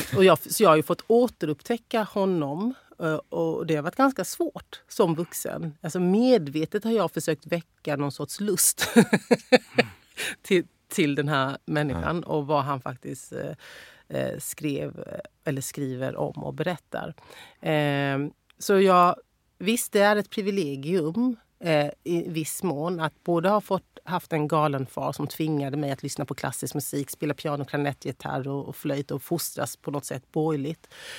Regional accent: Sweden; born there; jag skulle bli en del av mitt land där jag är född

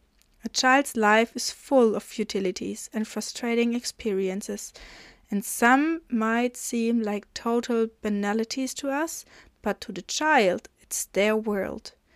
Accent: Germany; I come from Germany, and I am a mom of three kids.

